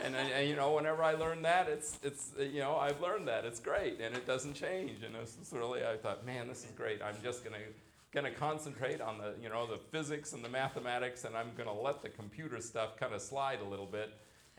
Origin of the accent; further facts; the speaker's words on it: Alaska, United States; I mean, I grew up in Alaska, and we had a septic system there.